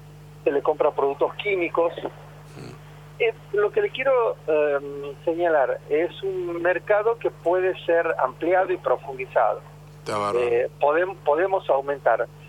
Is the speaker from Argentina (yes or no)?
yes; Santiago del Estero, Argentina; soy del interior también, soy de Santiago del Estero